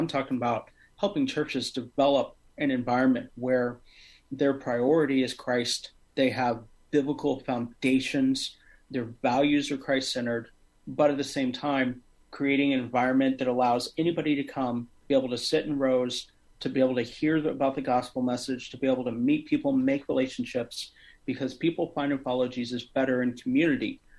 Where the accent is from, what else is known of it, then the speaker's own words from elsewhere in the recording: Kansas City, United States; I grew up in the Kansas City area with my mom's half of my childhood.